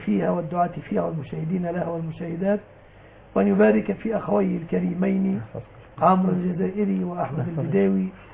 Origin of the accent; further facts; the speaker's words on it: Egypt; أن يحفظ بلادنا مصر